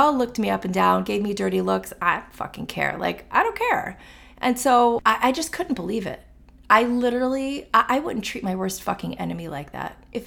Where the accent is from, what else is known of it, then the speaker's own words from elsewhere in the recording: Florida, United States; I come from Florida. People in Florida don't give a fuck.